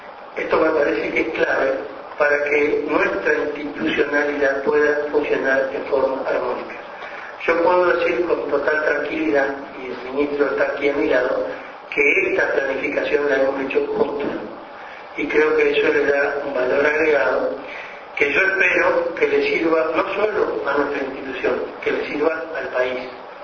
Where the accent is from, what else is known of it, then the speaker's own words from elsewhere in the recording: Uruguay; el desafío, como uruguayos, pero sobre todo cuando estamos en cargo de responsabilidad